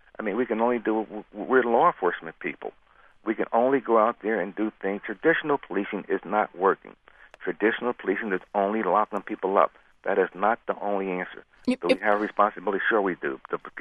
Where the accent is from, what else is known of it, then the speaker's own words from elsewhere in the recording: Philadelphia, Pennsylvania, United States; I grew up in North Philadelphia. I have every intention of going back. I'll always go back.